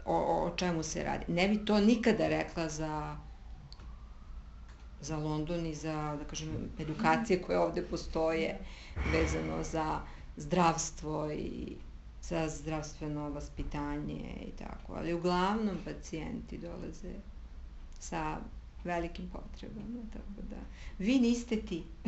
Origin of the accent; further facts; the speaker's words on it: Serbia; mi smo Srbi takvi, volimo sve što je skupo